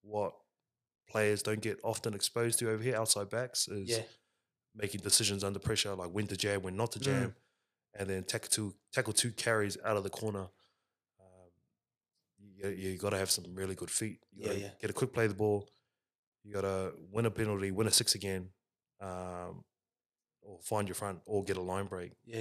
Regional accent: New Zealand; But when I grew up in New Zealand, bro, we were outside until the sun went down.

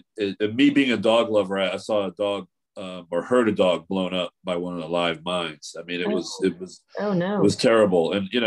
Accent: Baltimore, Maryland, United States; now in Washington, United States; I grew up in Baltimore and I live in DC.

